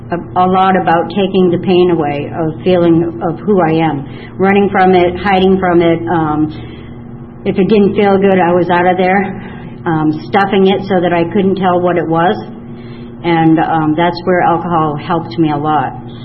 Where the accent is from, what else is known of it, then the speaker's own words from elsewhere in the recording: Portsmouth, New Hampshire, United States; We moved back to my hometown, Portsmouth, New Hampshire, and we lived there.